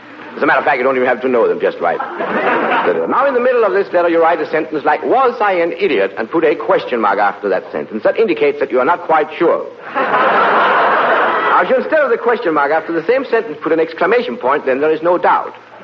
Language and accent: English; Denmark; English is a second language; now in United States; I come from Denmark, usually, and unfortunately I couldn't speak a word of English upon my arrival